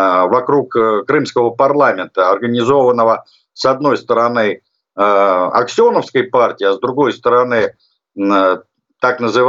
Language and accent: Russian; Moscow, Russia; Я знаю украинский язык, несмотря на то, что я коренной москвич, у которого предки по отцу 16 века здесь живут.